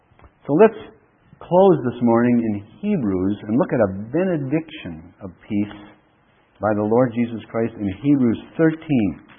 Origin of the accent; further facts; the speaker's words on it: Duluth, Minnesota, United States; Sometimes in the fall and winter, and when I was raised in Duluth, it's dark up there for weeks. Overcast. Kind of depressing.